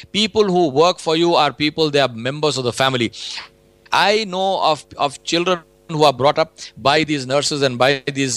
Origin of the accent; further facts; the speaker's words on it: India; We grew up in India.